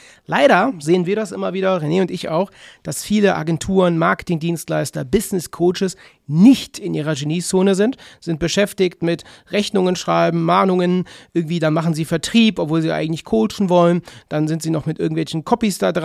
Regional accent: North Rhine-Westphalia, Germany; Bei uns im Rheinland

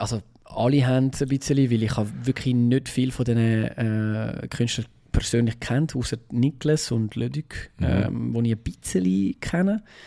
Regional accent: Switzerland; als Schweizer Musiker

